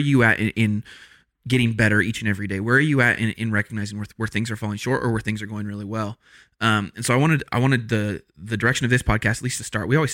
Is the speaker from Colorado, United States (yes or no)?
yes; Colorado, United States; I grew up in Colorado. I didn't have sweet tea until I went to Kentucky to staff a Crucible last year.